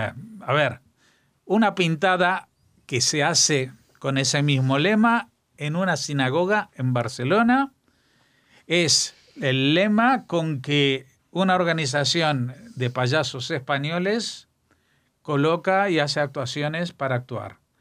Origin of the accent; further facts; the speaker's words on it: Argentina; accent: Argentine; now in Spain; Yo, como ciudadano español, aunque tenga este acento argentino que no me lo quito después de vivir más de 35 años aquí